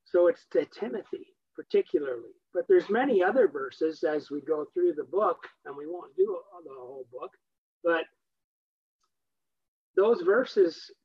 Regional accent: Ottawa, Ontario, Canada; When I grew up in Ottawa, the brethren there knew what I was like.

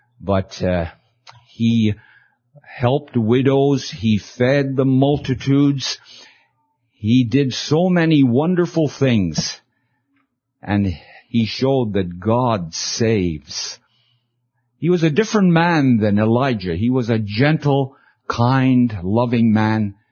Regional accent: Canada; Now I come from Canada, and I'm going to ask a question.

